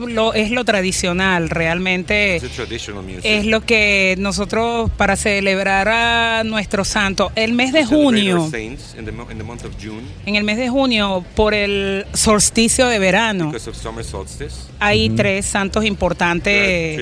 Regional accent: Eastern Venezuela, Venezuela; Somos de la parte de oriente de Venezuela. La zona nuestra se caracteriza como tierra ardiente del tambor.

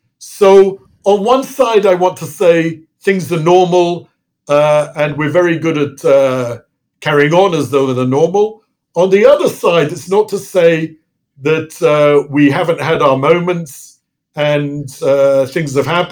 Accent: England, United Kingdom; also born or lived in London; I was born in England. I was born in London, brought up in England.

